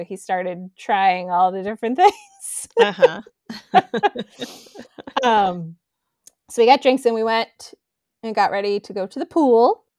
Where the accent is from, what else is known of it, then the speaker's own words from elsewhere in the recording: Massachusetts, United States; we're coming from Massachusetts where it's, you know, 40s and 50s.